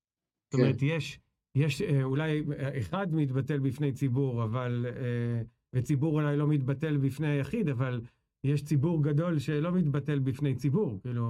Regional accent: Ramat Gan, Tel Aviv District, Israel; born or raised there

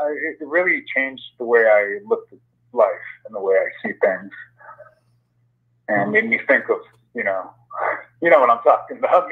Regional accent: Los Angeles, California, United States; moved away; Right now, no. I was actually born and raised in LA, but I haven't been in the States for, I don't know

